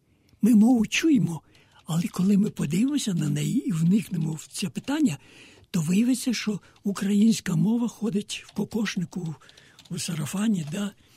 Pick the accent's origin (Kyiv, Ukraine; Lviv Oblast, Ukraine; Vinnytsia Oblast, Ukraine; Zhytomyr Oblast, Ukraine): Kyiv, Ukraine; я з Києва